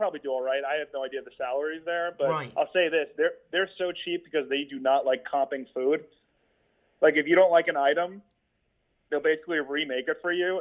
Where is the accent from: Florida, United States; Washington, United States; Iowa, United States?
Florida, United States; I grew up in South Florida. I'm not eating a Cuban sandwich from the Cheesecake Factory.